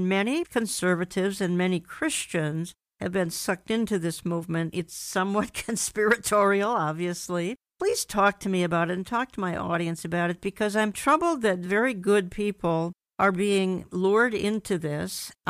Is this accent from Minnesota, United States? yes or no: yes; Minneapolis, Minnesota, United States; including my hometown, Minneapolis, Minnesota.